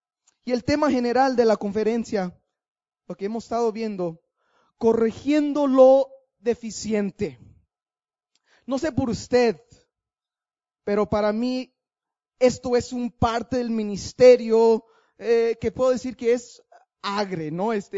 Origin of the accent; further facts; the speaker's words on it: Los Angeles, California, United States; Spanish is a second language; Soy americano, soy de Los Ángeles, soy güero, ¿verdad? Crecí entre cholos, duré un tiempo en la cárcel y a los 18 años de edad entregué mi vida a Cristo